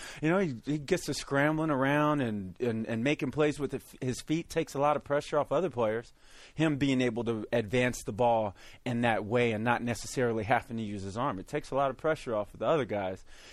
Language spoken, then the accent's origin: English; Missouri, United States; No, I grew up in Missouri.